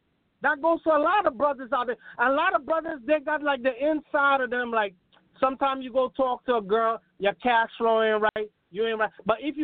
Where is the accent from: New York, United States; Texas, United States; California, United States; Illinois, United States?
New York, United States; I'm from New York, bro.